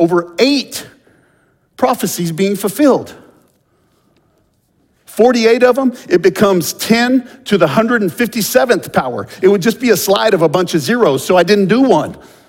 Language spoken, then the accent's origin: English; Texas, United States; I'm from Texas. Those of you who know me know I'm from Texas.